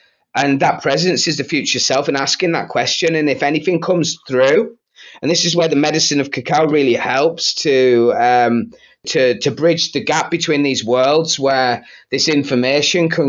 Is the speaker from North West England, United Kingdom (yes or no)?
no; Stockton-on-Tees, North East England, United Kingdom; moved away; I've been down south for many years, but I'm back. I'm in the north now. I'm in Stockton-on-Tees, so I'm back in my hometown where I left 20 years ago.